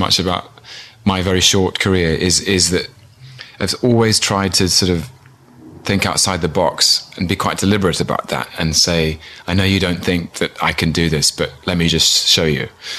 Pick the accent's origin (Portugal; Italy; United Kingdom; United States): United Kingdom; London; born there; I was born in London in 1981.